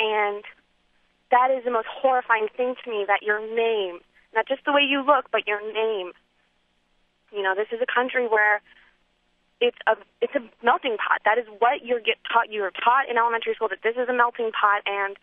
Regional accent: Minnesota, United States; born there; I was born in Minnesota. I'm French Canadian, and it's really painful.

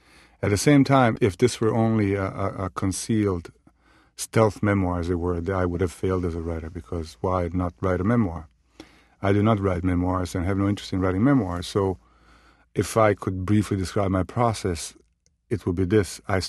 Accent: Bosnia & Herzegovina; moved away as an adult; now in United States; I found myself here because of the Bosnian War. I was born and raised in Bosnia and came to the United States for a short visit.

